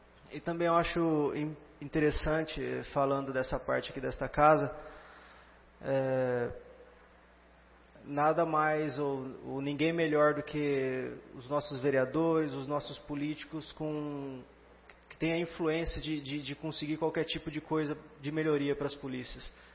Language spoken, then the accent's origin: Portuguese; Garça, São Paulo, Brazil; Eu, antes de ser policial, eu sou garcense, nasci aqui, cresci aqui, estudei em Marília, mas, enfim, tenho meus pais aqui, minha família aqui.